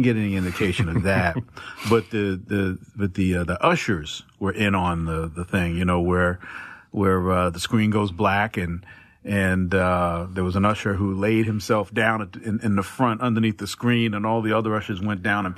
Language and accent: English; Newark, New Jersey, United States; growing up in Newark, New Jersey, in the 50s and the 60s